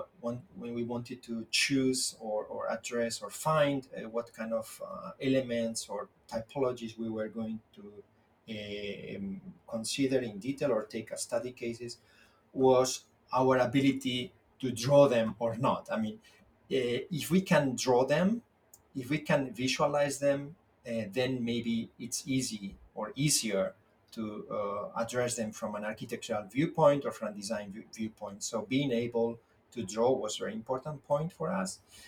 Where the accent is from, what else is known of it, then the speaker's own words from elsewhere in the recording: Spain; English is a second language; I am from Spain originally.